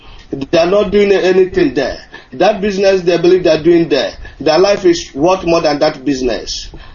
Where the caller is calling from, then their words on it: Ogwu, Enugu State, Nigeria; I am from Ogwu, in Enugu, Biafra land.